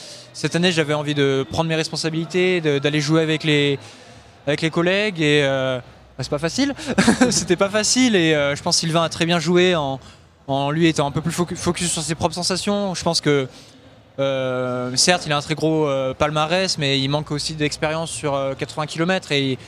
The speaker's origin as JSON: {"language": "French", "town": "Lyon", "region": "Auvergne-Rhône-Alpes", "country": "France", "said": "Je suis lyonnais, donc je connais très bien le terrain."}